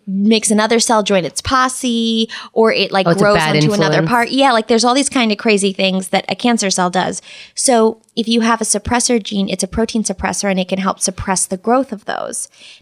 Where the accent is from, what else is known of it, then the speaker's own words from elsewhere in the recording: Canada; Like, I'm a Canadian.